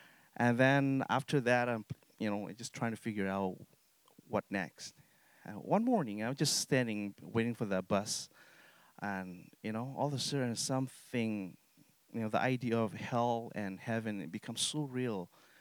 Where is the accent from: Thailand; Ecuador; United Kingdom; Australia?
Thailand; English is a second language; And then I was born in Thai side of border. And then, I grew up as a refugee, grew up in refugee camps, and I lived there for 19 years. I grew up in a refugee camp for 19 years.